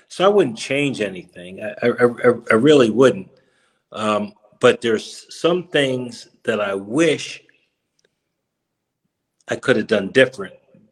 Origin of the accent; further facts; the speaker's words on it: Trenton, New Jersey, United States; blessed to be born and raised in Trenton … who came up here from Charleston, have wonderful sister, my only sibling